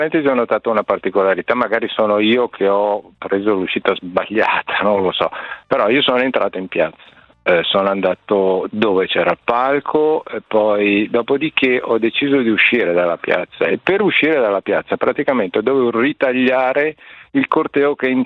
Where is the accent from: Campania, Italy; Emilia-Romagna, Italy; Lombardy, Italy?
Lombardy, Italy; Milan; born there; Anch'io arrivo dalla Brianza, sono nato a Milano